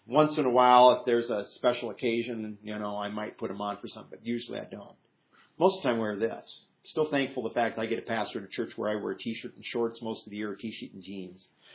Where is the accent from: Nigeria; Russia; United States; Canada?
United States; Iowa; I remember it was, I don't know how many years ago, growing up in Iowa